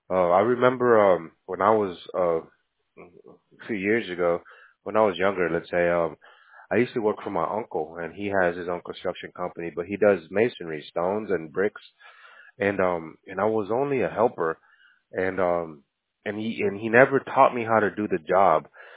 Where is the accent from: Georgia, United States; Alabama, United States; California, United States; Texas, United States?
Texas, United States; I am from, actually, originally from Texas. Well, my family comes from, I'm a third generation, but my family comes from El Salvador.